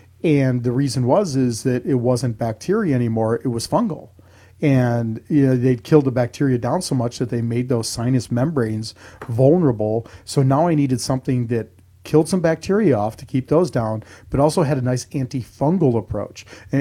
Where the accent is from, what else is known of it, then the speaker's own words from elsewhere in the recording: Chicago, Illinois, United States; Reminds me of growing up in Chicago.